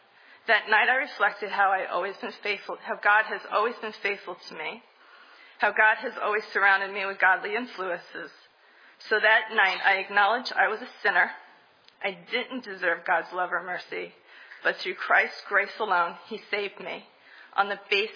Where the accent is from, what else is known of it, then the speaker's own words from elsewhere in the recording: New York, United States; now in Boca Raton, United States; In 1987, my parents and I moved from New York to Boca Raton, Florida. My brother stayed in New York to complete college, and shortly after we moved, my dad left.